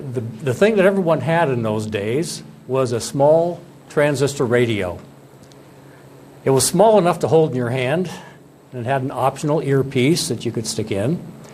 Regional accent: Pennsylvania, United States; Now, I grew up in Bradford County, Pennsylvania. That's over east, a little bit over east from the central part. It's not the city of Bradford, it's farther to the east.

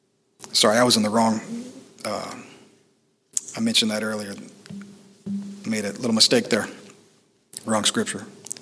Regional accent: Texas, United States; I'm from Texas originally, saw a lot of cattle being branded.

